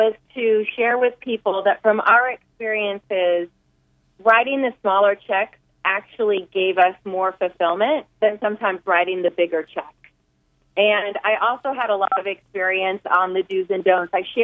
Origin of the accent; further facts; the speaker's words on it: California, United States; now in Bay Area, United States; I grew up in Central California and then moved up to the Bay Area.